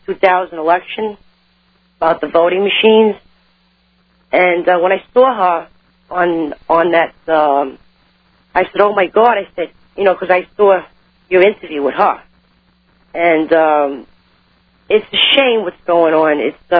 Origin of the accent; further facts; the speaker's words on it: New York, United States; I'm from New York. I'm 41 years old.